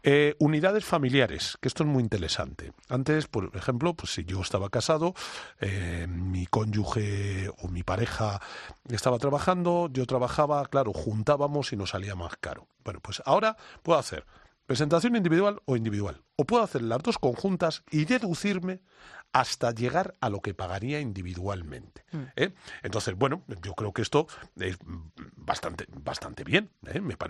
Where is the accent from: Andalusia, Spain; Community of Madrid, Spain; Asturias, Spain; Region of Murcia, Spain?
Community of Madrid, Spain; Yo estoy pensando que yo soy madrileño, que tengo 54 años